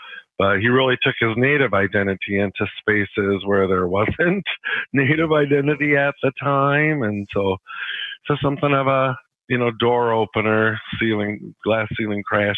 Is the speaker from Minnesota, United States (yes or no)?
yes; Minnesota, United States; We grew up in the North Metro in Northern Anoka County.